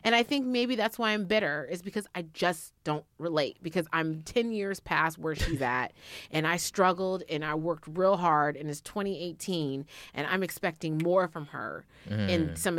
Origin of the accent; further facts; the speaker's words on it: San Francisco, California, United States; I was tolerant about it enough because I grew up in San Francisco where this was mm-hmm. status quo.